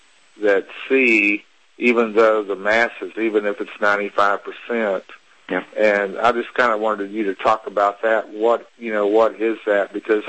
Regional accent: Texas, United States; I'm from Texas.

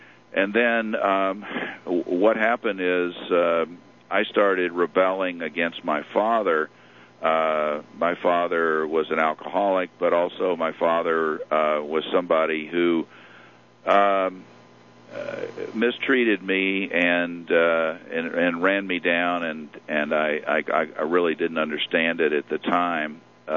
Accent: Houston, Texas, United States; But I started out as I grew up in Houston, Texas, and I remember being involved supporting Republicans at that time, which was not the most popular thing. Texas was a Democratic state

